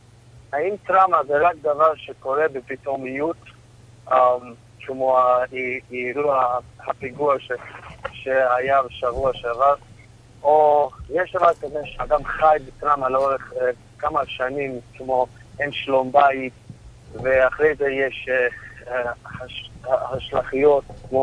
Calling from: New York, United States; אני בניו יורק.

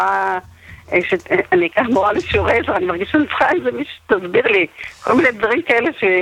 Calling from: Bnei Brak, Tel Aviv District, Israel; אני מבני ברק.

